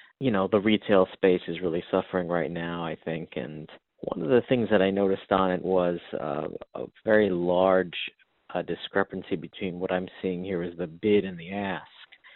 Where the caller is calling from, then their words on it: New York, United States; Hi, Steve or Justin. … I'm from New York.